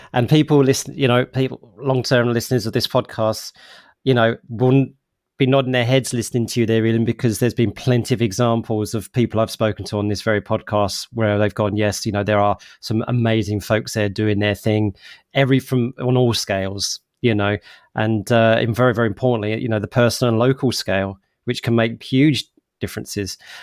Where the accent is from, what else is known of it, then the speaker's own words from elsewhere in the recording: East of England, United Kingdom; I have some influences of being in America for a bit. So, and, you know, I'm originally come from Essex. I've got Cockney parents